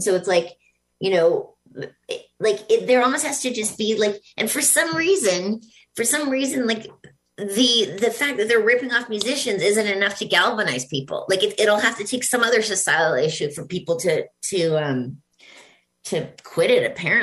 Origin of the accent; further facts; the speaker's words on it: Canada; I was like, oh, I'm from Canada.